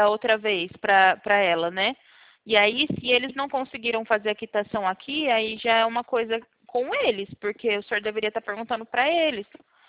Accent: Presidente Prudente, São Paulo, Brazil; Eu sou de Presidente Prudente

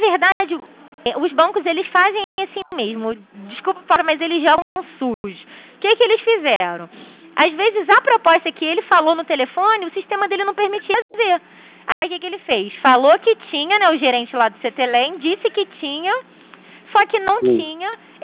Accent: Rio de Janeiro, Brazil; Eu sou do Rio de Janeiro, assim, eu trabalho como santanense, só que eu trabalho no Rio.

